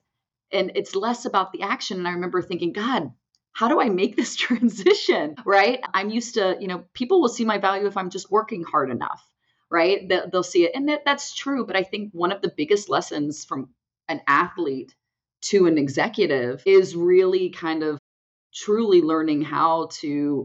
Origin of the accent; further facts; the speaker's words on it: Houston, Texas, United States; we're both from Houston, … and I are both actually from Houston, Texas.